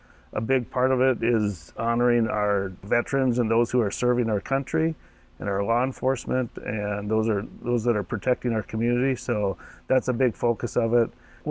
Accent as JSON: {"language": "English", "town": "Minot", "region": "North Dakota", "country": "United States", "tie": "born or raised there", "said": "Kent Peach, who I grew up in Minot."}